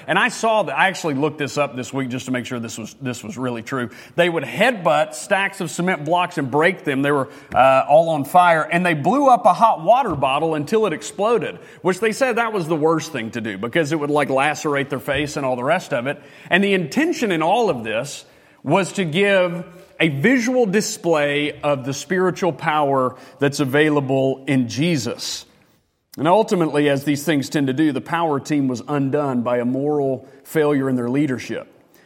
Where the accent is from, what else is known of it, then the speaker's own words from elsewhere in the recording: Martin, Tennessee, United States; because I'm from Martin, Tennessee originally